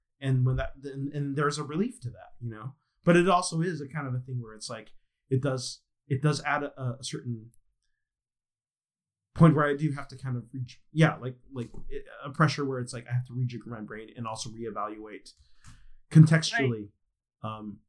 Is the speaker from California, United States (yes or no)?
yes; San Diego, California, United States; now in Los Angeles, United States; You know, growing up in San Diego, working up in like La Jolla and the Globe and whatever like that. But when I first moved